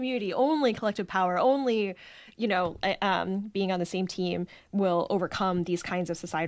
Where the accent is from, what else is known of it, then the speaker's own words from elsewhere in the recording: United States; But also just the way I grew up in America, in my neighborhoods, we kind of had a sense of course everything's rigged against you.